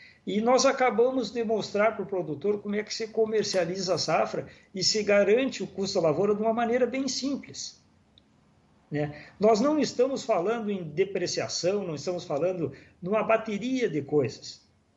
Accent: Santiago, Rio Grande do Sul, Brazil; Santiago do Boqueirão, minha terra do coração.

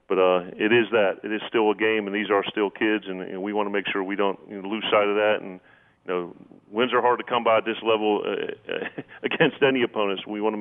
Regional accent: Pittsburgh, Pennsylvania, United States; Well, you know, growing up in Pittsburgh, and I went to the same high school as Dan Marino, I was hoping to be the next Terry Bradshaw.

